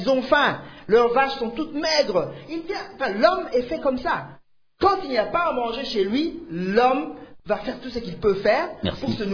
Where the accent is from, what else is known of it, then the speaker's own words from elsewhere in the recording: Ecuador; je viens de l'Équateur. À l'Équateur, il y a encore beaucoup de petits animaux sauvages.